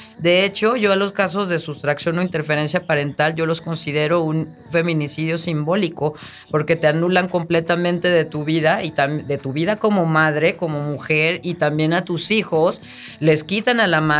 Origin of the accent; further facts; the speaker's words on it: Oaxaca, Mexico; now in Morelos, Mexico; Yo que vivo aquí en Morelos, soy de Oaxaca, soy del Istmo de Tehuantepec y vivo aquí en Morelos.